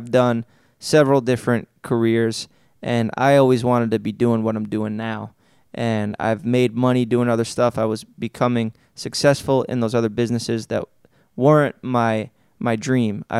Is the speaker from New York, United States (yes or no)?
yes; Staten Island, New York, United States; sharing that story about my two idiot friends and growing up in Staten Island.